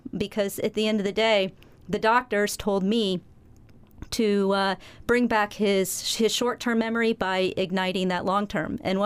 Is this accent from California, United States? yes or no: no; Washington, United States; my dad, he was working in Alaska when I was growing up in Washington, and dad would always leave and go to Alaska every summer.